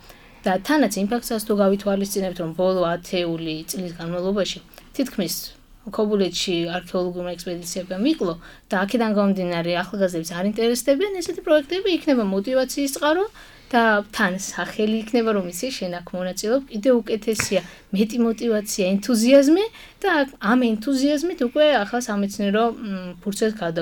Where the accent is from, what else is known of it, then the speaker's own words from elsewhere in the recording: Kobuleti, Adjara, Georgia; ქობულეთი არის არქეოლოგიისათვის ერთ-ერთი მნიშვნელოვანი და საინტერესო ადგილი და ჩემი ქალაქია ქობულეთელი ვარ